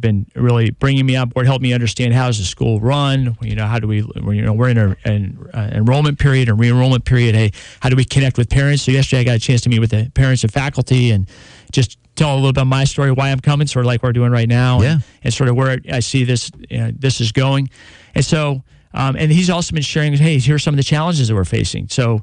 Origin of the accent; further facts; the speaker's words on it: Chelsea, Massachusetts, United States; born there; also born or lived in New Hampshire; I was born in Massachusetts. I was born in Chelsea Naval Hospital.